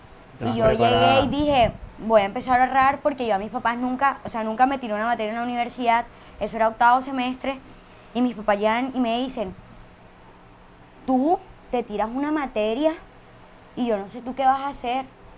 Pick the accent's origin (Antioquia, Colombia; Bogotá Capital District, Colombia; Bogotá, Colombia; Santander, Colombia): Antioquia, Colombia; Yo como paisa no puedo hablar de esas cosas